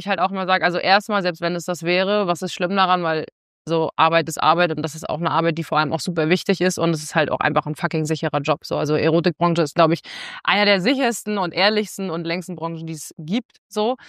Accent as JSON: {"language": "German", "town": "Rostock", "region": "Mecklenburg-Vorpommern", "country": "Germany", "tie": "born or raised there", "said": "in meiner Heimatstadt in Rostock"}